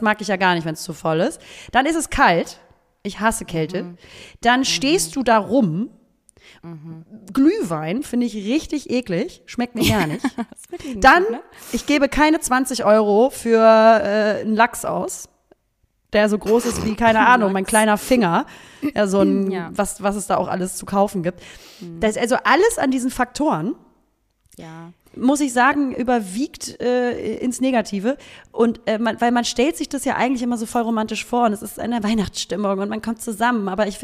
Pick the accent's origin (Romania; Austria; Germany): Germany; Hamburg; das ist halt meine Heimatstadt.